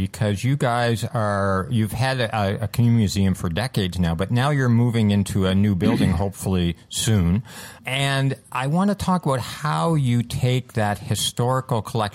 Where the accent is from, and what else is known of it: Canada